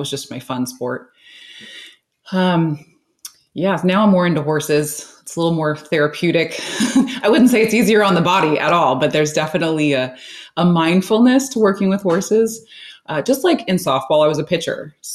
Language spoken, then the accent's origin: English; Concord, California, United States; Born and raised in California and in Concord, actually, which is just East Bay of Oakland.